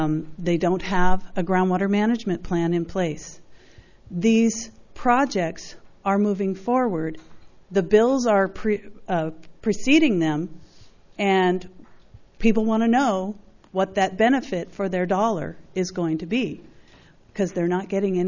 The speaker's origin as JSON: {"language": "English", "town": "Los Osos", "region": "California", "country": "United States", "said": "from Los Osos."}